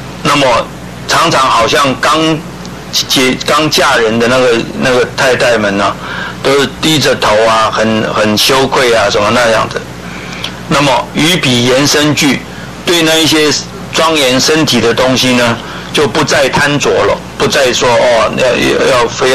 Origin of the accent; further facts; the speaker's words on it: China; 那我们中国人的话，通常就是说只称姓了